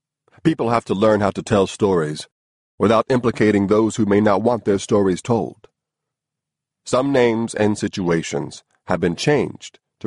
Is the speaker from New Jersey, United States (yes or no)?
yes; Summit, New Jersey, United States; also born or lived in Newark; I was born in Newark, New Jersey, and grew up in Summit, an upscale town in North Jersey.